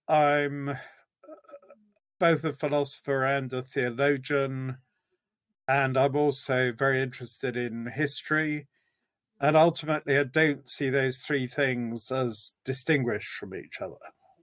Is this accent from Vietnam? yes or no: no; United Kingdom; now in United States; And I'm half Scottish, half English, a little bit Irish. And I know most of the British Isles pretty well. And very attached to France and Italy as well. I've lived in Virginia for about nearly 7 years. I'm pretty rooted in Britain